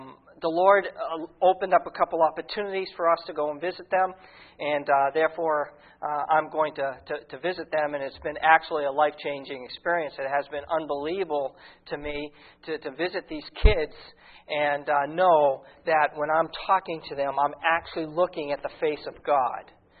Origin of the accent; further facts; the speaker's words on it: Hudson, United States; Now, I grew up here in the States. I grew up right over here in Hudson.